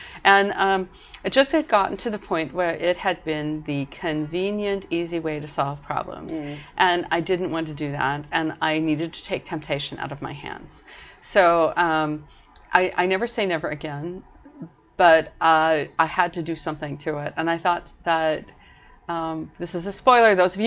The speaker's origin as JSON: {"language": "English", "town": "Butte", "region": "Montana", "country": "United States", "tie": "born or raised there", "said": "I grew up with that. I grew up in Butte, Montana, which is maybe kind of a weird, maybe kind of an unusual place"}